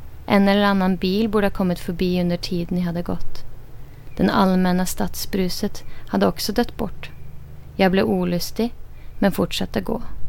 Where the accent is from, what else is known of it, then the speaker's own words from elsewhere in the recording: Northern Norway, Norway; Som sagt kommer jag från Norge. Och under uppväxten min bodde vi i Nord-Norge i en liten ort nord för polarcirkeln.